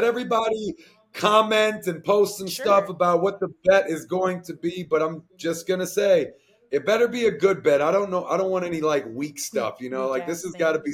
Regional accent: Washington, District of Columbia, United States; I mean, I'm from the Washington, D.C. area, so Jimmy Seafood has their big location over there in Baltimore.

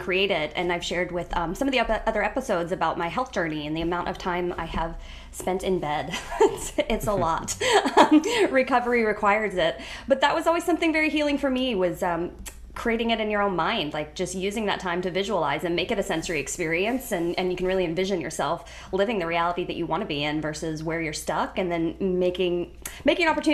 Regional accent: St. Petersburg, Florida, United States; He was spending time in St. Pete, my hometown, and doing something really cool by the water

